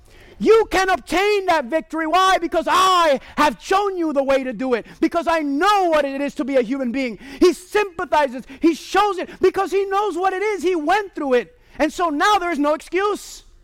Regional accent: Puerto Rico; This is liberating to me because I'm from Puerto Rico.

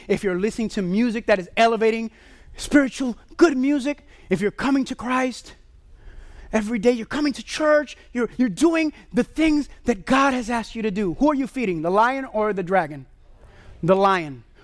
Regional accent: Puerto Rico; This is liberating to me because I'm from Puerto Rico.

